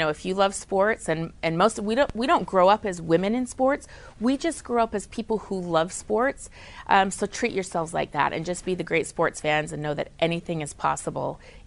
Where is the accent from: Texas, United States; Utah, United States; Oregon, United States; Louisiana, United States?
Utah, United States; Bountiful; he grew up in Bountiful, Utah, which is my hometown.